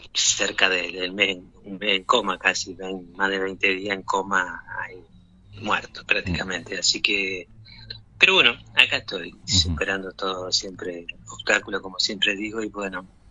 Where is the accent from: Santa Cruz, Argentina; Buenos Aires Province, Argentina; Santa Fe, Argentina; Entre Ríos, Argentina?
Buenos Aires Province, Argentina; Las Flores; cada vez que vuelvo ahí a Las Flores, obviamente, es mi ciudad natal y siempre estoy ahí